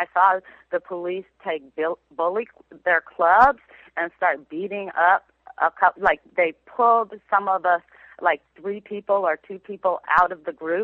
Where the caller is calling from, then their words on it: Oakland, California, United States; Oh, thank you. I'm calling from Oakland. It was crazy there.